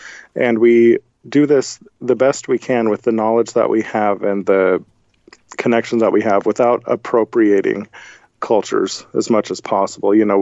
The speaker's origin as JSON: {"language": "English", "town": "Missoula", "region": "Montana", "country": "United States", "tie": "born or raised there", "said": "Right here where I am now, Missoula, Montana."}